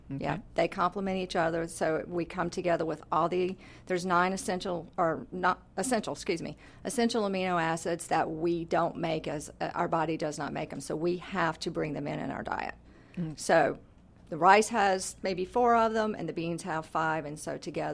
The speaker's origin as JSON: {"language": "English", "region": "the South", "country": "United States", "tie": "born or raised there", "said": "There's a lot of that mental, particularly, I'm sure, in the South. And I was raised in the South, so I know kind of, you know, I was raised on meat and two veg."}